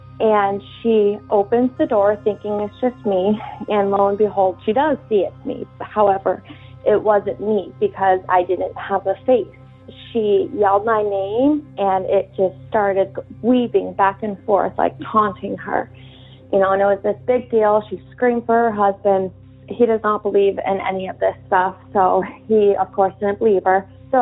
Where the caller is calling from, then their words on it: New Hampshire, United States; I'm calling from New Hampshire.